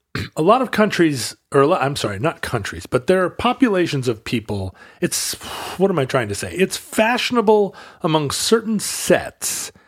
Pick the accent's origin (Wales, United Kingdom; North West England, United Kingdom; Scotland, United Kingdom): Wales, United Kingdom; But I am a Welshman, and by comparison, the Irish had it pretty good.